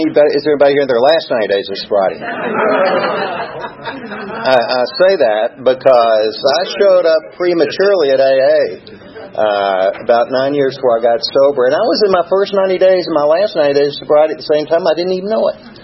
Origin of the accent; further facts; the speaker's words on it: Atlanta, Georgia, United States; So, I was born right here in Atlanta, down at a hospital, used to be called Georgia Baptist, it's Atlanta Medical now, and I had loving parents.